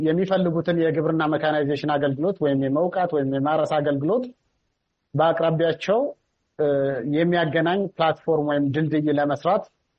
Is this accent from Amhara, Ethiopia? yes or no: yes; Anewari, Amhara, Ethiopia; እዛው ተወልጄ ያደግኩበት ከተማ አነዋሪ ከተማ